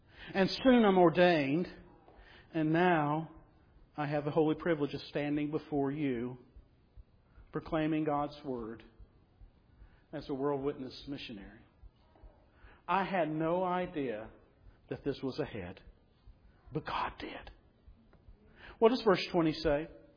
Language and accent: English; Newnan, Georgia, United States; I grew up in Newnan, Georgia.